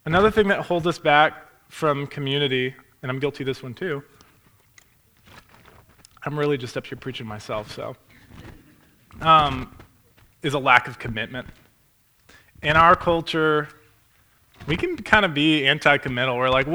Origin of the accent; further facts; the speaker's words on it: United States; so for me, I am the American, and I'm like, and I'm a television producer